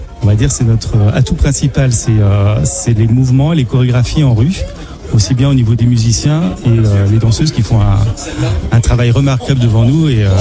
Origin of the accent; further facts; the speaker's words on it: Saint-Fulgent, Pays de la Loire, France; Saint-Fulgent en Vendée.